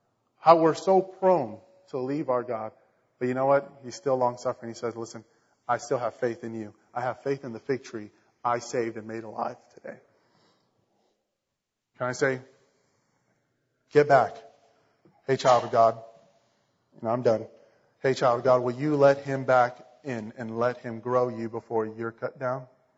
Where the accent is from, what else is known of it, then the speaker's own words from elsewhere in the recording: Grand Prairie, Texas, United States; I grew up and I started growing up in Trinity Baptist Church in Grand Prairie, Texas.